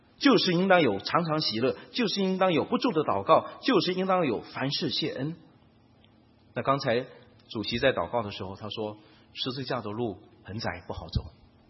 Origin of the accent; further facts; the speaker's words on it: China; 我们有喜事啊，我们中国人背景有喜事连连，我们有四大喜事